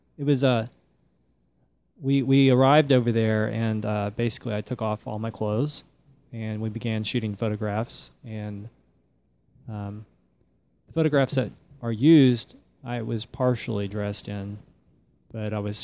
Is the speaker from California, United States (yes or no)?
no; Oklahoma City, Oklahoma, United States; I'm from Oklahoma City originally.